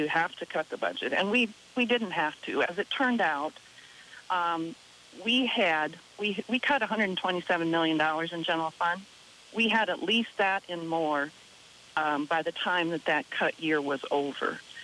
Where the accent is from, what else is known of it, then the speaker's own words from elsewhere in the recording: South Dakota, United States; Well, I'm a proud South Dakota farm girl. I was born and raised in Britain.